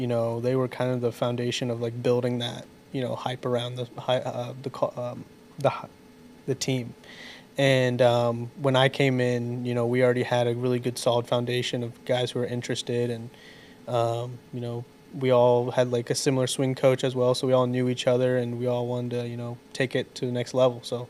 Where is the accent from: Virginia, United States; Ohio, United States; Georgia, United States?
Ohio, United States; Columbus; I'm a fifth-year senior, and I'm from Columbus, Ohio.